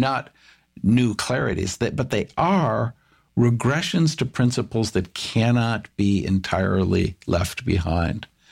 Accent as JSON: {"language": "English", "country": "United States", "said": "I'm an American, and as an American, I need all the strength of America."}